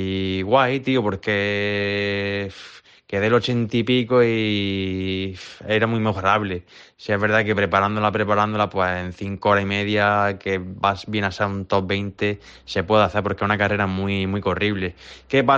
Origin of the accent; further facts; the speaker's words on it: Andalusia, Spain; la carrera tiene un problema para la gente que somos andaluces, pues que con la calor que hace